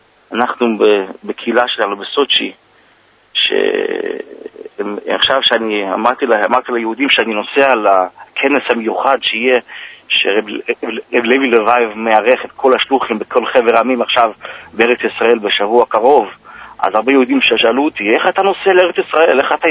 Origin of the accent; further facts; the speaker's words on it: United States; moved away as an adult; also born or lived in Israel; now in Sochi, Russia; אני גדלתי בערב, באמריקה, וגם בארץ ישראל, למדתי גם, הייתי בארץ ישראל, אשתי מארץ ישראל.